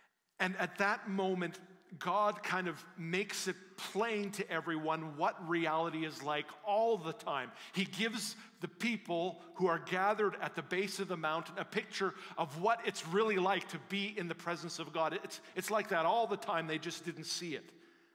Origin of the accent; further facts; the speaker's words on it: Canada; is not on our radar as Canadian people.